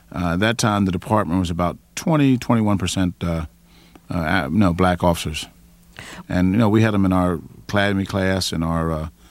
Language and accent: English; Philadelphia, Pennsylvania, United States; I grew up in West Philadelphia, out near 56 and Girard Avenue, 56 and Hafford Avenue.